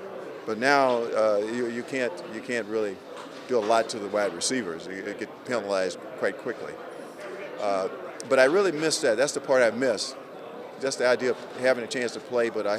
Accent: Houston, Texas, United States; And, of course, I'm from the Houston, Texas area.

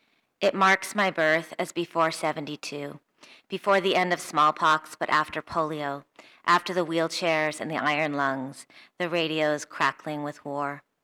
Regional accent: Spokane, Washington, United States; also born or lived in New York; Okay, so I was born in New York, but I have lived in Spokane for most of my life since the age of three.

